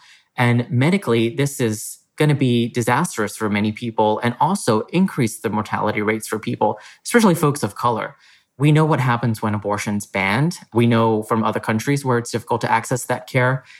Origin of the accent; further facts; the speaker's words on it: Texas, United States; I think, again, growing up in Texas, this is not new for me.